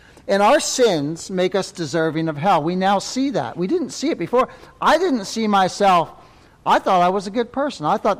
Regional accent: Canada; You all are from the U.S. I'm from Canada.

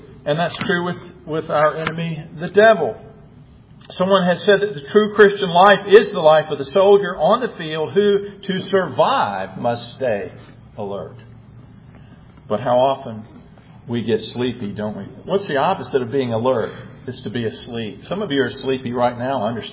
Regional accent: United States; I have been privileged to be born and raised in this country as an American.

